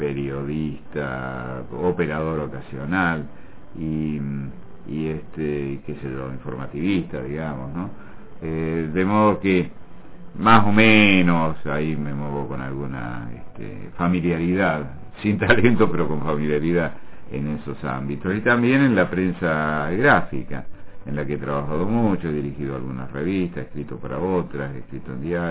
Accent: Córdoba, Argentina; moved away as an adult; also born or lived in Buenos Aires; nací en Córdoba, ahí comencé a trabajar muy joven en la radio, a los 16 años, y a los 25 yo ya había hecho programas para Buenos Aires, en fin, y a los 25 me fui a trabajar, a pasar hambre a Buenos Aires

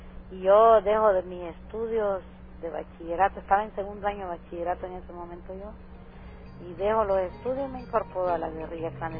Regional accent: Nicaragua; Cuando yo vine de Nicaragua, cuando yo vine a todo eso

